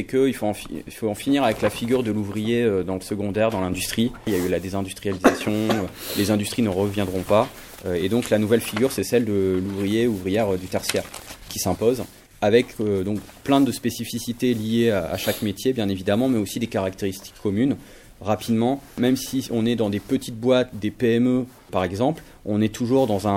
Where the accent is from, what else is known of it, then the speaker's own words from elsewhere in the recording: Lille, Hauts-de-France, France; Moi, je suis lillois.